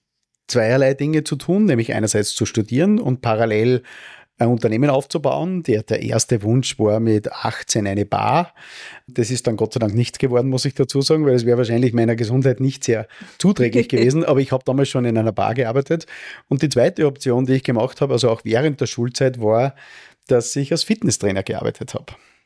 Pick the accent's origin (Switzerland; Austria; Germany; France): Austria; Steyr, Upper Austria; Ich habe die Handelsakademie gemacht in meiner Heimatstadt Steyr.